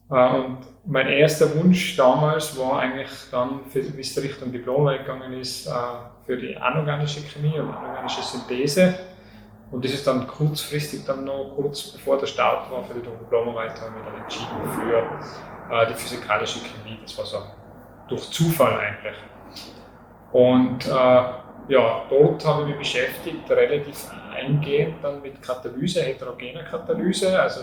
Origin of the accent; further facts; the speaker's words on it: Kufstein, Tyrol, Austria; Also ich bin aufgewachsen im Tiroler Unterland, in Ebsberg-Kufstein, und bin dann auch sozusagen in Kufstein Schule gegangen, also Gymnasium, Bundesrealgymnasium in Kufstein.